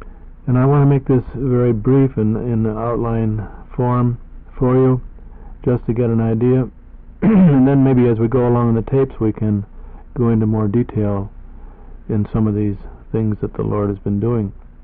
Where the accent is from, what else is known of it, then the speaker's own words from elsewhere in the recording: Wheaton, United States; I was born in Wheaton many years ago, over 50 years ago, when it was a small, quiet town. And grew up there without any church or Sunday school background.